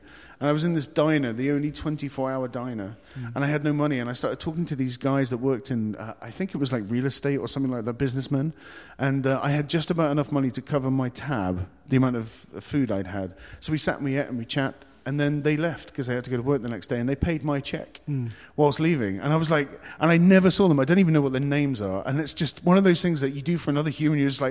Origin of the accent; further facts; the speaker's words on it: England, United Kingdom; also born or lived in Germany / Cyprus; I grew up in England. My family is Scottish. My father's Scottish, my mother's English. But I grew up... my father was in the forces, and I grew up overseas. I lived in Germany until I was 5. And then I moved to Cyprus in the Mediterranean Sea, and then moved back to England.